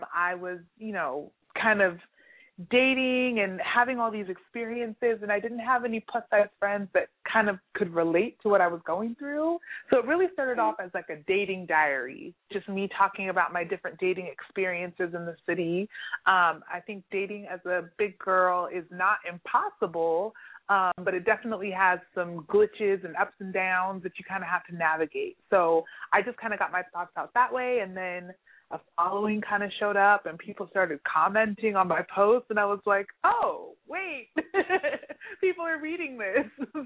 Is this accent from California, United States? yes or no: yes; California, United States; now in New York, United States; I am from the Central Valley in California. So I have a lot of family in L.A. I visit there a lot, but we're in between L.A. and San Francisco.